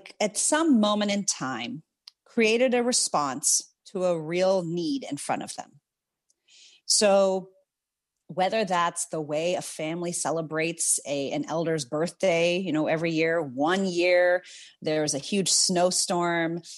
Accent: Zimbabwe; born there; also born or lived in Indonesia / India / The Hague, Netherlands; I was born in Zimbabwe because it was the best good hospital that would accept an interracial couple at the time near the village that we were living in. We lived in Indonesia. We lived in India.

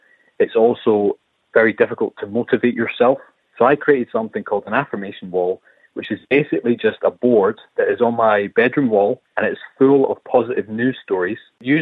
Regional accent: Edinburgh, Scotland, United Kingdom; I'm from Edinburgh. I'm a 27-year-old social researcher who has ADHD and anxiety.

